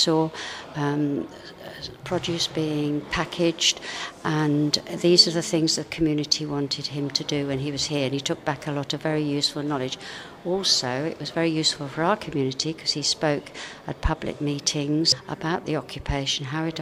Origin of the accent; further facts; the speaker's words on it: London, United Kingdom; from South East London